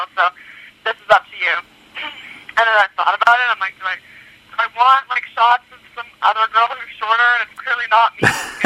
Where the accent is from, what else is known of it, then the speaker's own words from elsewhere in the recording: Canada; because I'm Canadian and American, so.